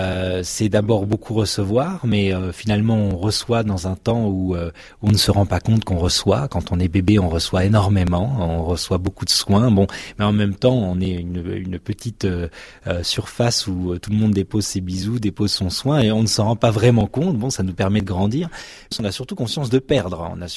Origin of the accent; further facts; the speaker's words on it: Grand Est, France; Je suis Lorrain, donc je viens de l'autre bout.